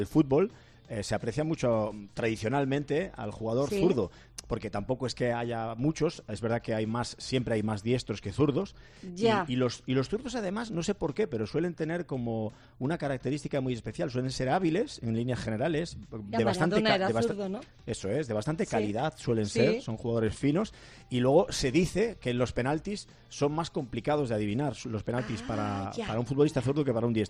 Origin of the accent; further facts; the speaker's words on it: Galicia, Spain; now in San Sebastián, Spain; soy un gallego que vive en San Sebastián